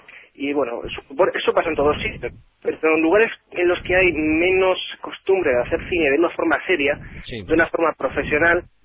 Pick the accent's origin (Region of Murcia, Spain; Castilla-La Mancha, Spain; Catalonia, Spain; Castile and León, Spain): Region of Murcia, Spain; y yo soy murciano, de una mentalidad un poco provinciana